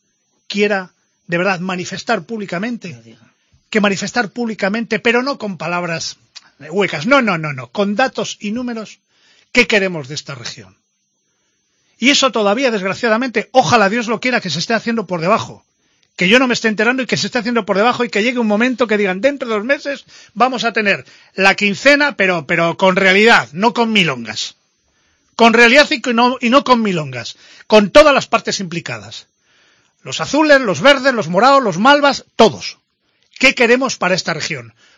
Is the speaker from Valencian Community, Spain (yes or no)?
no; Cantabria, Spain; Y como cántabro, que ahora quiero tocar